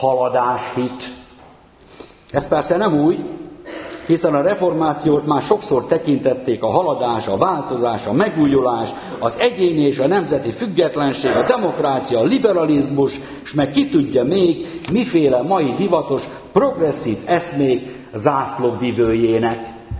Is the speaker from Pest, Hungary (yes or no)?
no; Magyaralmás, Fejér, Hungary; a magyaralmási TSC, én ott nőttem fel papgyerekként